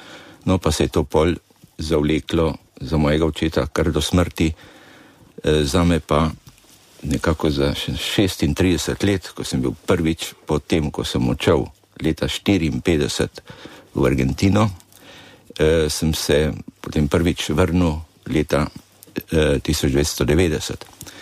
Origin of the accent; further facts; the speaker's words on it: Ljubljana, Central Slovenia, Slovenia; born there; Rojen sem v Ljubljani, starša sta pa mama iz Kamnika, oče pa iz Cerkelj na Gorenjskem.